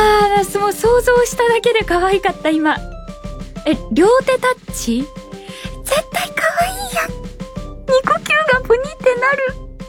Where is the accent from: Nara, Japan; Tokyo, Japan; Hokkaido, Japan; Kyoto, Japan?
Nara, Japan; 京都というと私奈良県出身なので、家族が奈良の方にいるんですね。